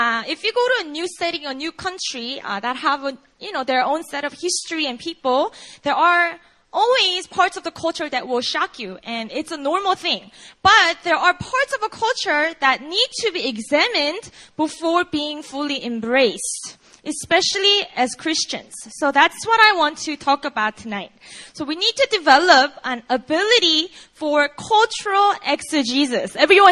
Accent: Busan, South Korea; English is a second language; moved away as an adult; I grew up in Korea. I was born and raised here. I grew up in a city called Busan. It's a poor city down in the south. It's rather traditional. It's more rough around the edges, and that's my background. And I never left Korea until I was 20.

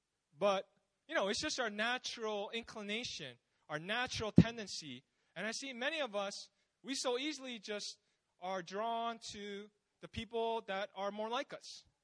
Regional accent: United States; moved away as an adult; I'm a foreigner too. I'm from America, but I've been here for about a little less than a year, almost a year soon.

